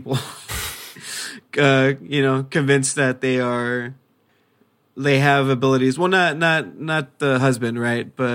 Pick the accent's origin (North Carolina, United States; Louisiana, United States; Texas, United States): Texas, United States; We're from South Texas. I know people think that's like a cop out, but South Texas is fucking weird.